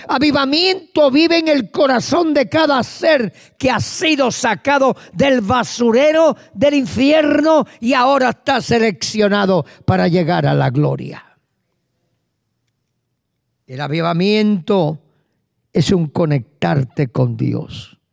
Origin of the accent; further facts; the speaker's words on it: Puerto Rico; Yo soy boricua. Yo vengo de una raza donde posiblemente 45 a 50% europeo y quizás más